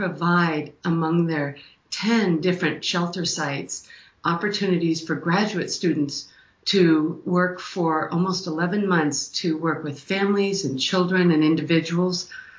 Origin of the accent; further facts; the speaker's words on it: Green Mountain Falls, Colorado, United States; Well, I grew up in Green Mountain Falls, Colorado, a small town up in the Rockies.